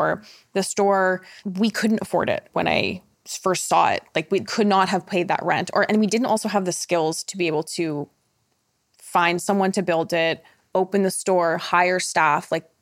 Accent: Toronto, Ontario, Canada; I'm from Toronto.

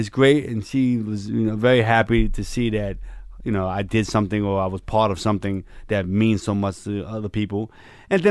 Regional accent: New York, United States; I'm an actor. I grew up in New York.

